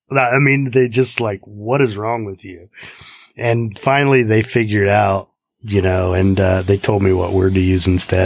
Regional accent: Indiana, United States; I grew up in Indiana, which, farms.

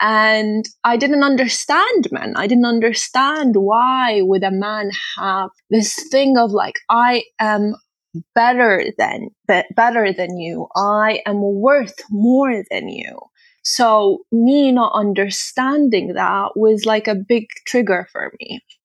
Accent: Tripoli, Tripoli District, Libya; So I was born in Tripoli, Libya. I grew up there. I went to university there. I graduated from law school.

